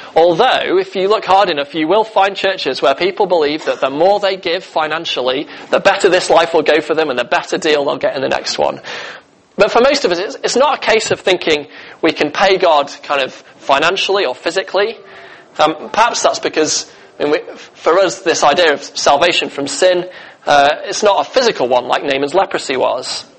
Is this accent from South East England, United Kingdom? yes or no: no; Stockport, North West England, United Kingdom; growing up in Stockport, my nearest river was the Mersey, and you certainly wouldn't have wanted to take a bath in there.